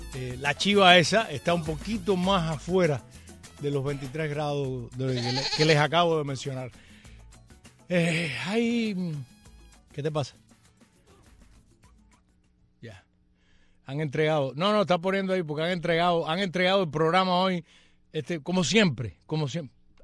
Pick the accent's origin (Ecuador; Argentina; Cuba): Cuba; somos nosotros los cubanos.